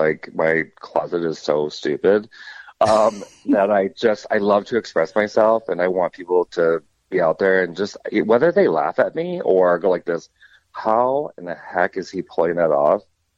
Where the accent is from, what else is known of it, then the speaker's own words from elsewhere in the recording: Minnesota, United States; now in Florida, United States; I grew up in Minnesota, so, you know, cold weather is more comfortable to me. Why I moved to Florida, I have no idea. I went from the coldest place in America now to the, like, the warmest place.